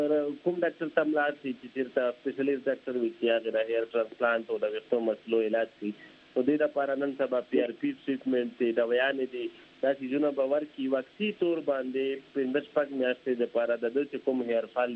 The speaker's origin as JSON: {"language": "Pashto", "region": "Khyber Pakhtunkhwa", "country": "Pakistan", "said": "زه خپل د وزیرستان یم"}